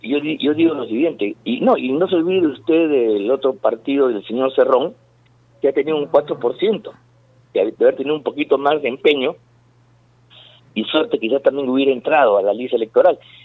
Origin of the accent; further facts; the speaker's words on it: Peru; Porque a nosotros nos hubiera gustado, incluso como peruanos, que estas elecciones hubieran significado el punto de partida